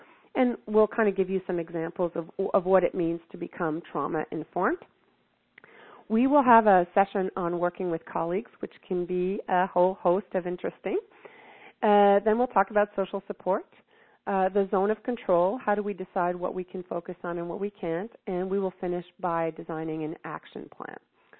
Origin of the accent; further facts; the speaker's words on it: Montreal, Quebec, Canada; although I'm from Montreal, I was actually, my parents moved up to the High Arctic to be teachers before I was born in the early 1960s.